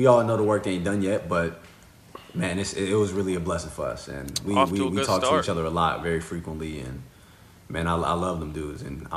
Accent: Sacramento, California, United States; Yo, I'm from Sacramento, man. I love the Kings

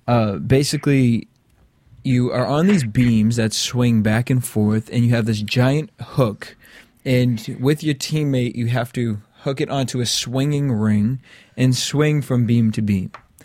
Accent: Boston, Massachusetts, United States; We're from Boston.

